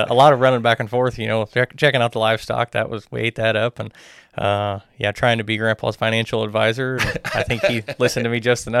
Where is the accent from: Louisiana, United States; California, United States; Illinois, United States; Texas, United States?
Illinois, United States; Chesterfield; We grew up in Chesterfield, Illinois, which threw us into the Carlinville School District.